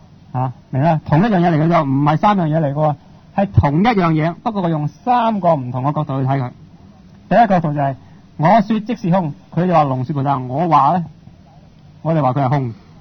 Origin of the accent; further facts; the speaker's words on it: Guangdong, China; 我哋广东人用咩做文字啊？用广东话啦。